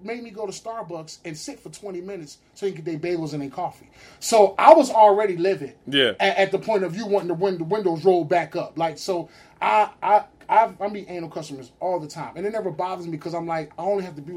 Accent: Camden, New Jersey, United States; now in Philadelphia, United States; Oh, I'm from Camden. Can't nobody from Camden tuned in.

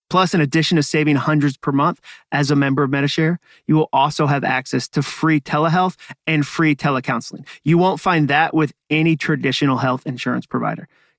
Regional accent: New England, United States; I grew up in New England. That's the word very for us.

